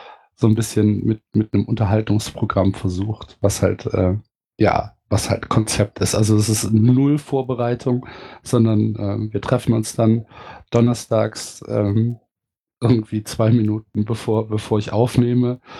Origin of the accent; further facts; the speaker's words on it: Brühl, North Rhine-Westphalia, Germany; Ja, überraschenderweise komme ich aus Köln, beziehungsweise aus der Nähe von Köln, aus Brühl, um genau zu sein.